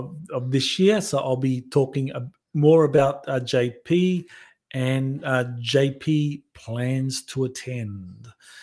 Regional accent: Australia; one of the things I noticed being an Australian is that when I spoke to Australian whistleblowers

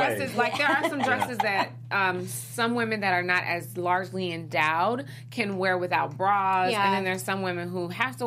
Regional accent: Chicago, Illinois, United States; now in Los Angeles, United States; I'm from Chicago, which is another amazing city.

